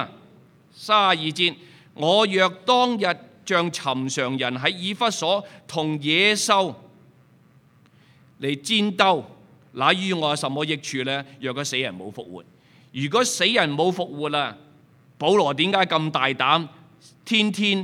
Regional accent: China; 我哋中国人咁多教都唔信

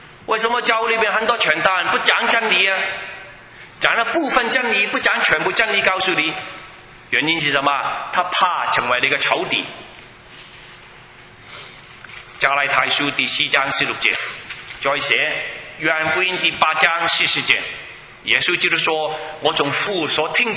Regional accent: Edmonton, Alberta, Canada; also born or lived in Hong Kong; 好像我出生在香港，我成长是在 Edmonton 那个地方，

